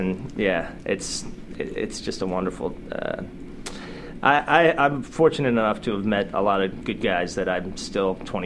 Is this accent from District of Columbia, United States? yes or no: no; Los Angeles, California, United States; Nashville is so small. I mean, I grew up in Los Angeles, so going to Nashville is, everything is really